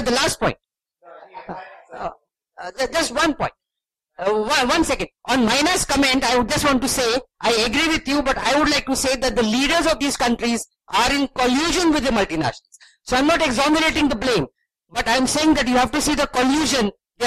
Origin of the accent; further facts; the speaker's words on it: Pune, Maharashtra, India; from Pune, India, a part of the anti-nuclear movement in India.